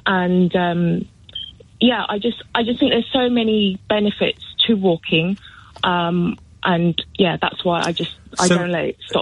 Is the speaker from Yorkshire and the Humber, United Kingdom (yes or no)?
no; London, United Kingdom; I was born and raised in London and always loved walking